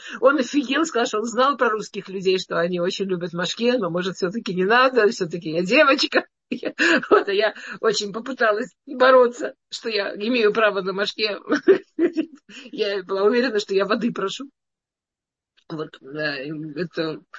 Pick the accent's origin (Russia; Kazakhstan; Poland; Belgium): Russia; Russian is a second language; Я приехала из России, я пыталась сама учить иврит